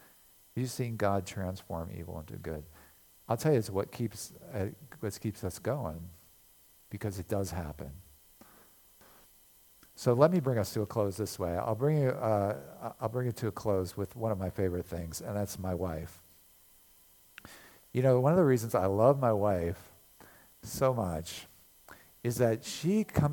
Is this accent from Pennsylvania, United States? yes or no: yes; Lancaster County, Pennsylvania, United States; But this just where I live in my hometown, Lancaster County, in the nickel mines.